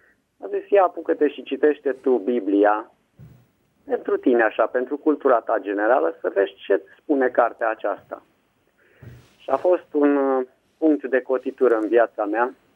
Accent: Vulcana-Băi, Dâmbovița, Romania; sunt din Vulcana Băi, Dâmbovița.

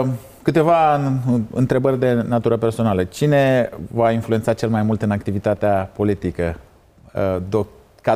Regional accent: Romania; Am vorbit mult despre faptul că suntem români

